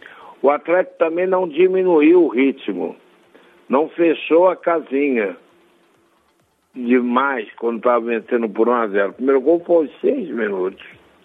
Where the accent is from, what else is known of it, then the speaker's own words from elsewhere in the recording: Brazil; Eu sou brasileiro.